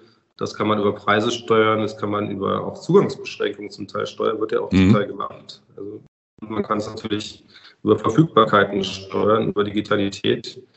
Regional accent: Bavaria, Germany; Also ich komme ja aus Bayern, wir haben ja das Thema Wintertourismus, was für uns auch identitätsstiftend ist

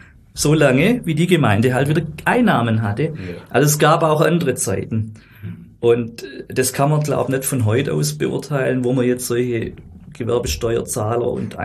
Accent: Stuttgart, Baden-Württemberg, Germany; Ich bin ja, wie gesagt, in Botnang aufgewachsen, lebe in Büsnau.

